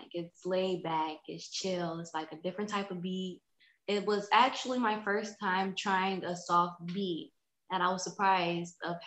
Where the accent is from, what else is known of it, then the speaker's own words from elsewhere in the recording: Cincinnati, Ohio, United States; I am from Cincinnati, Ohio.